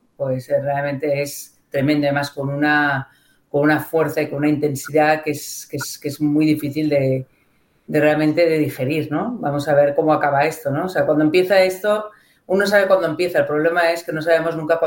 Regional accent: Barcelona, Catalonia, Spain; born there; además nací en Barcelona, o sea, soy española y catalana

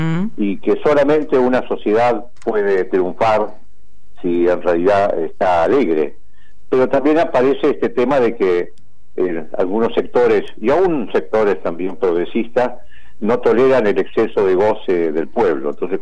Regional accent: Barracas, Buenos Aires Province, Argentina; born there; nací en Barracas, soy de Boca, tengo dos hijos, varios matrimonios.

